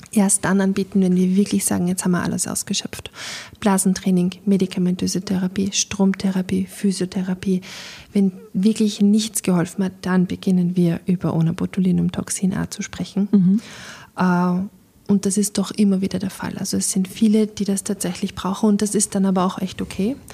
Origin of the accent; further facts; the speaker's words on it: Austria; Und wir sind den Deutschen, hinken wir als Österreicher etwas nach